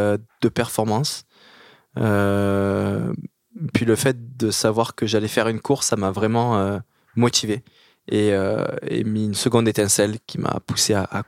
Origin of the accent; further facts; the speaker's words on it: Guadeloupe, France; j'ai grandi en Guadeloupe, les pieds dans l'eau, parce que mes parents avaient un club de plongée là-bas